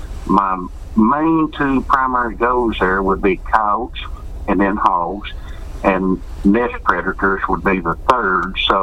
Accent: Arkansas, United States; I kind of grew up around it a little bit in South Arkansas.

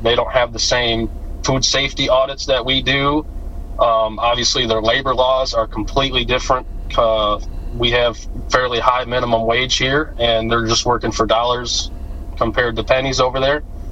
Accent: Michigan, United States; I'm from Michigan.

